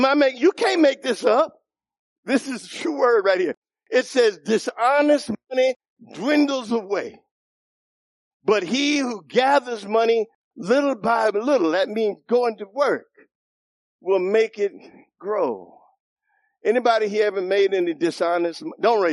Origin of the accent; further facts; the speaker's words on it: New York City, New York, United States; In my culture, I grew up in the Bronx, New York, in Olga.